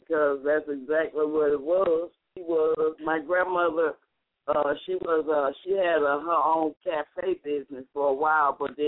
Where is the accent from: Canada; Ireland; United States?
United States; Mobile, Alabama; Well, I was raised in Mobile, Alabama